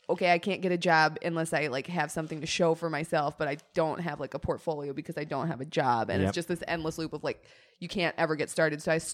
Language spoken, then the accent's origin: English; Colorado, United States; growing up in Colorado around Broncos culture is such a sports turnoff.